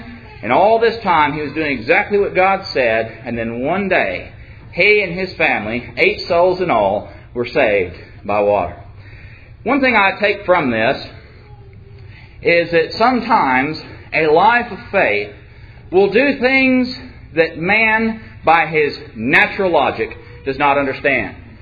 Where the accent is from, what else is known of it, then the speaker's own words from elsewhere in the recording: Texas, United States; Dear friends, I'm from Texas.